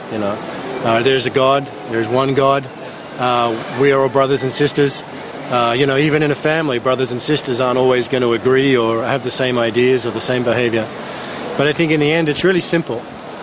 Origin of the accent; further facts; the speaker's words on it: Australia; I come from Australia